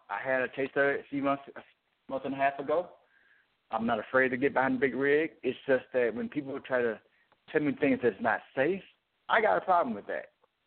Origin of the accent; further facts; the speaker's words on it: Arkansas, United States; Arkansas.